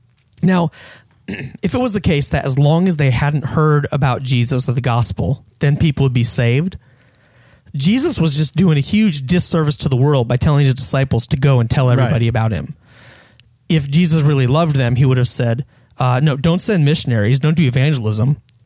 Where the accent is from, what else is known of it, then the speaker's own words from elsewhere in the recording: United States; born there; I was born in the United States, 1978.